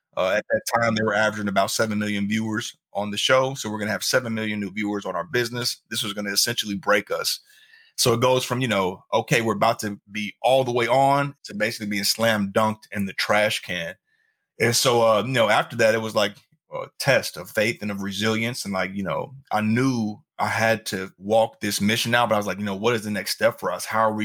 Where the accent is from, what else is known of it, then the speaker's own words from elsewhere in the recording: Kansas City, Missouri, United States; ironically enough, Walt Disney is from my hometown of Kansas City.